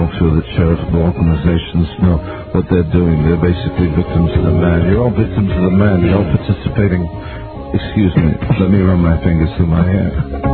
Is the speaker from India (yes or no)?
no; Ireland; Oh, you're in my home country.